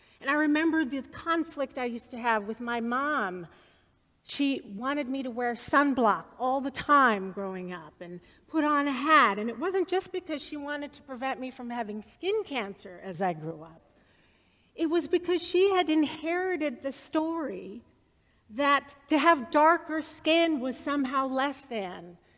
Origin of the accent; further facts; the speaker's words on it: Baltimore, Maryland, United States; the reason I care so much about East and West Baltimore as part of my hometown